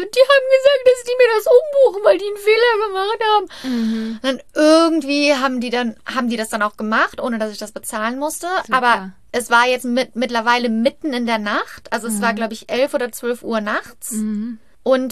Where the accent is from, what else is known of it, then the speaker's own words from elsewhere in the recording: Germany; now in United States; Ich bin ja Deutsche. Also ich hab eine amerikanische Green Card, aber einen deutschen Reisepass.